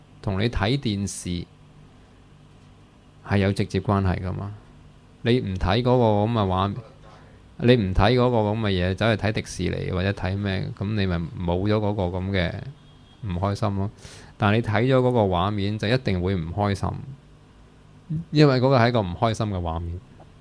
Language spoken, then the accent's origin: Cantonese; Hong Kong; 尤其是我哋香港人係更加唔習慣一啲咁喺我哋香港人發生嘅天災橫禍